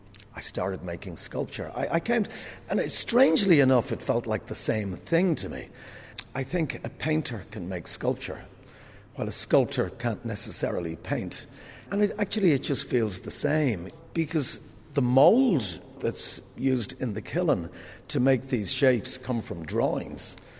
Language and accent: English; Ballymun, County Dublin, Ireland; I was one of 10 children. We grew up in Cedarwood Road in Ballymun, old Ballymun.